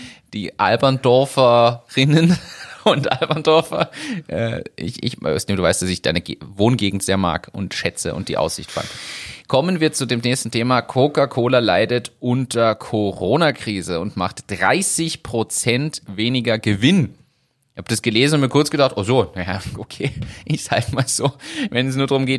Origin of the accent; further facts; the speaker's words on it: Berlin, Germany; ich bin ja aus Berlin, Weltstadt.